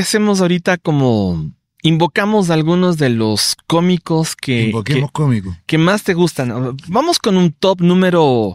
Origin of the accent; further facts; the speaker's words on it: Cuenca, Azuay, Ecuador; now in Quito, Ecuador; En mi ciudad, en la ciudad de Cuenca, de donde yo soy, pero yo habito aquí en la ciudad de Quito